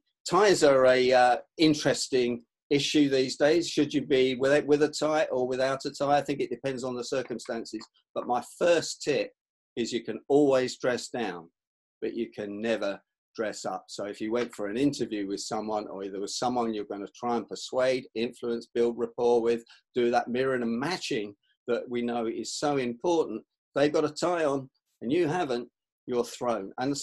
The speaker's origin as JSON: {"language": "English", "region": "London", "country": "United Kingdom", "tie": "born there", "said": "Okay, I was born in Kensal Rise in northwest London. For those of you that know that part of London, it was a rough area."}